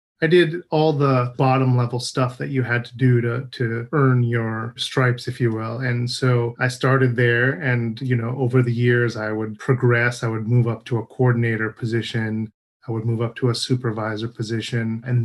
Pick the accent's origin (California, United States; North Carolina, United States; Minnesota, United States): California, United States; Burbank; Yeah, you know, I grew up in Burbank, California. And when you live in that kind of an area, there's lots of stuff happening.